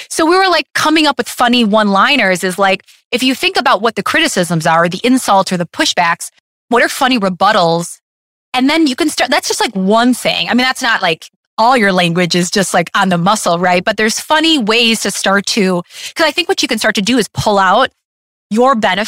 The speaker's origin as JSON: {"language": "English", "town": "Detroit", "region": "Michigan", "country": "United States", "said": "I'm from Detroit. So, you know, of course that's in my Rolodex of must see movies."}